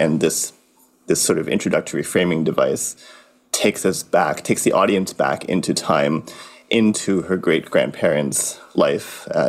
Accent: Thornhill, Ontario, Canada; I grew up in Thornhill, and every once in a while, my family and I would take the subway trip down

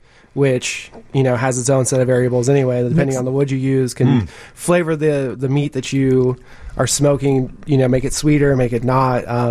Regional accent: Colorado, United States; also born or lived in the South; Originally, I'm from Colorado, but I spent 9 years in the South.

